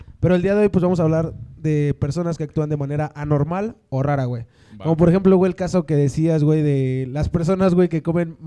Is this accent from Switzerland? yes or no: no; Mexico; Nosotros siempre, nosotros como mexicanos, güey, hemos dejado y hemos creado, güey.